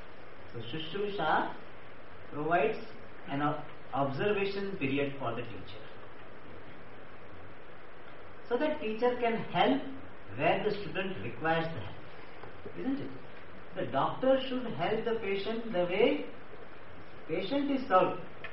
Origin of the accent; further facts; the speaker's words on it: South India, India; Guru is from North India suppose, and he likes North Indian dishes. So I am South Indian, so but I serve what he or she likes.